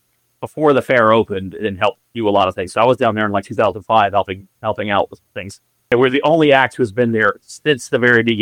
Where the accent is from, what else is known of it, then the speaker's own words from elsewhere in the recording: Cincinnati, Ohio, United States; I had heard about it because I grew up in the Cincinnati area.